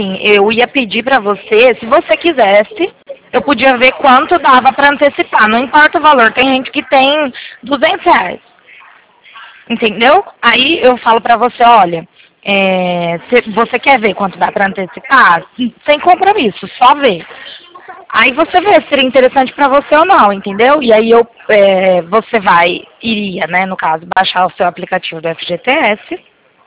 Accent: Presidente Prudente, São Paulo, Brazil; Eu sou de Presidente Prudente, senhor.

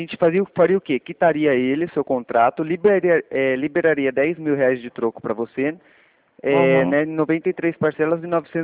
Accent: Rio Claro, São Paulo, Brazil; Ah, eu sou aqui de Rio Claro, São Paulo.

